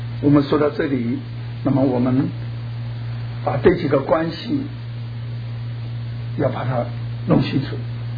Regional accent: China

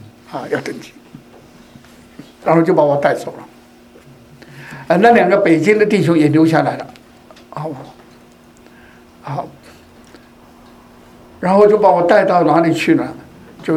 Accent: Hong Kong; 因为我是香港的嘛，香港那个时候是英国在管制，还是属于英国，还没回归。

